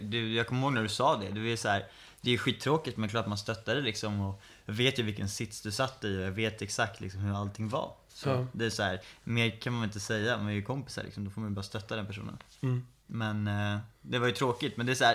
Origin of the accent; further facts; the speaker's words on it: Stockholm, Stockholm County, Sweden; jag föddes i Stockholm. Bor i Stockholm. Och där började min start i livet. Flyttade till Skarpnäck. Växte upp där. Orten.